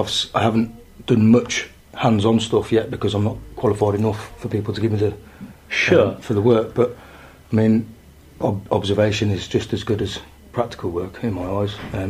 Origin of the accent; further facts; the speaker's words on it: Coventry, West Midlands, United Kingdom; I am from Coventry